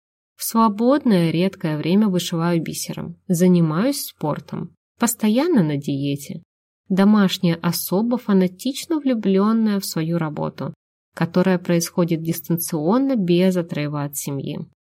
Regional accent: Barnaul, Altai Krai, Russia; born there; Родилась я в Барнауле, столице Алтайского края. Там мои корни и официальное место дислокации иногда. Но предпочитаю больше жить в небольшой деревеньке городского типа.

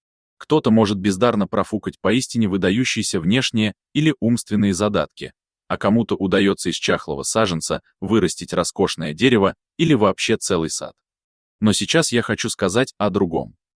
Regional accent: Moscow, Russia; Мы с моим старшим братом, Владом, родились и выросли в Москве. Наше детство и юность прошли в высотке, расположенной в одном из спальных районов

